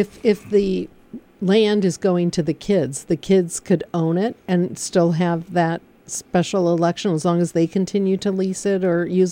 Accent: Michigan, United States; Yeah, I'm from Michigan. Yes, we grew up with that.

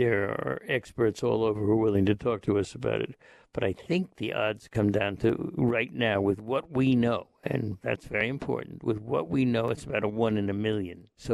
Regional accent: Fire Island, New York, United States; You know, when I grew up on Fire Island, David, there were so many things that you couldn't

